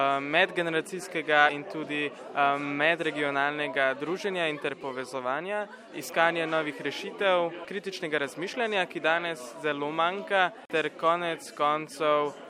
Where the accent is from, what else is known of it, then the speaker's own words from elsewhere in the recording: Rateče, Upper Carniola, Slovenia; Prihajam iz Rateč, to se pravi ravno iz konca, kjer so res tri čisto različne kulture, poleg Avstrije, Slovenije in Italije. Sem bil že od nekdaj res navzoč tem trem kulturam